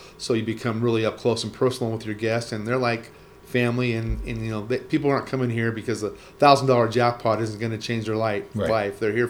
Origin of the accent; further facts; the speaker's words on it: Redondo Beach, California, United States; also born or lived in Los Angeles; Well, I was living in Los Angeles. So I was born in Los Angeles, raised in a small town called Redondo Beach.